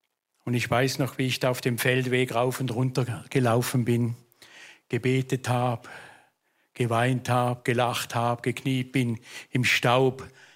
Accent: Thurgau, Switzerland; born there; Ich bin geboren in der Ostschweiz, Kanton Thurgau, angrenzend an den Bodensee. Also eine Seite von mir ist schon halb deutsch. Auf einem Bauernhof. Bin reformiert aufgewachsen

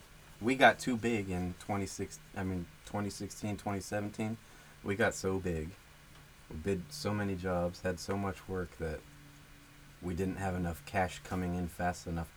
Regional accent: Sacramento, California, United States; also born or lived in Oregon; I grew up in Sacramento up to that point in Natomas, North Highlands, where school was kind of scary sometimes.

